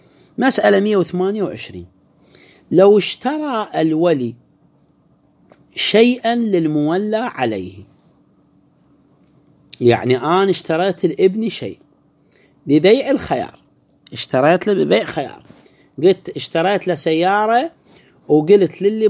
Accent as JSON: {"language": "Arabic", "country": "Iraq", "said": "أموالنا بالعراق"}